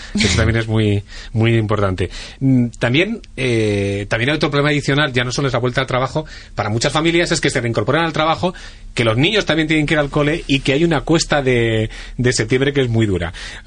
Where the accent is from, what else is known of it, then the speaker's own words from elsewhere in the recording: Castile and León, Spain; yo he estado varios días en mi pueblo, un pueblo pequeñito de Castilla y León